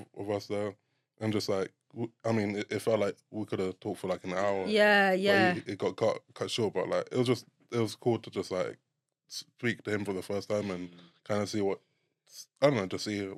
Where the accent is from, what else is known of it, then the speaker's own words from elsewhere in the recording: Sierra Leone; I'm from Sierra Leone.